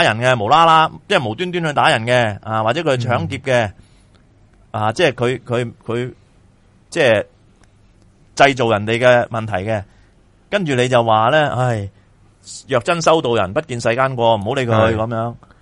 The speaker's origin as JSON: {"language": "Cantonese", "country": "China", "said": "而且我系中国人，我梗系话你侵略我啦"}